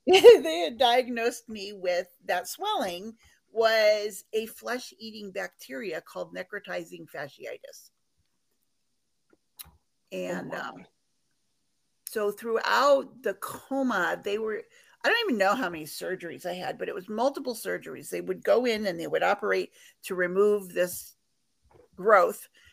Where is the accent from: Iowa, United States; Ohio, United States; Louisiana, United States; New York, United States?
Ohio, United States; I grew up in Ohio.